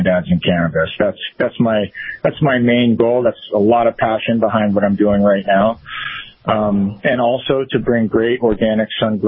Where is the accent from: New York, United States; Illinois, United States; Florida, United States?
Florida, United States; I'm originally from South Florida. I come from a very rich cannabis culture in South Florida